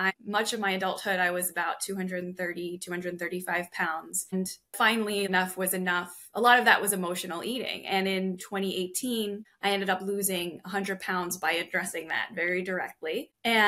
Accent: New York, United States; I'm from New York.

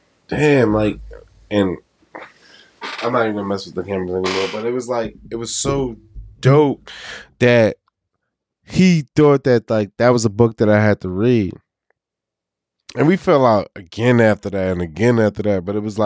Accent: Queens, New York, United States; And I understand the dynamic of that shit because I'm from Queens, right?

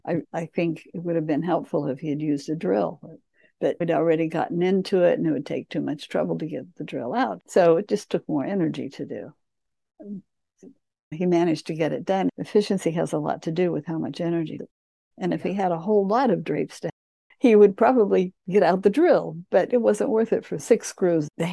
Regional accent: Kansas, United States; I always wanted to be a teacher growing up in Kansas in a small town.

